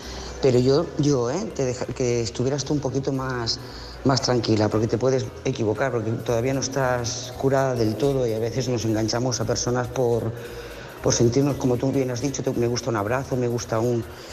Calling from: Lloret de Mar, Catalonia, Spain; de Lloret de Mar.

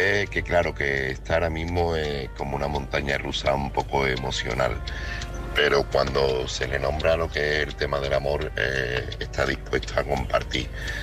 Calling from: Seville, Andalusia, Spain; de Sevilla, o corresponsal de Sevilla.

